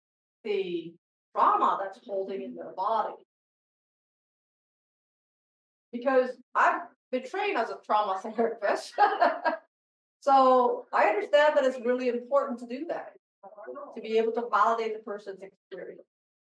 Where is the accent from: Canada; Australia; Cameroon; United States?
Canada; Toronto, Ontario; when I was growing up in Toronto